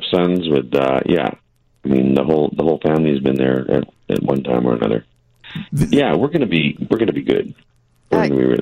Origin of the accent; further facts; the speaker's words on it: Canada; We do concerts all over the Canada, because I'm Canadian.